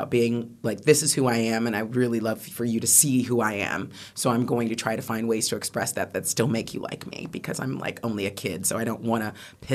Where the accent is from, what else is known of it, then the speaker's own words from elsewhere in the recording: United States; now in London, United Kingdom; Yes, I am.